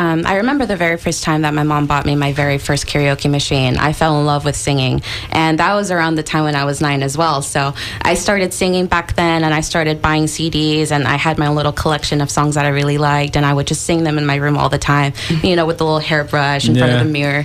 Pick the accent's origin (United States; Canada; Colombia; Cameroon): Colombia; Cali, Valle del Cauca; I'm from Cali, Colombia.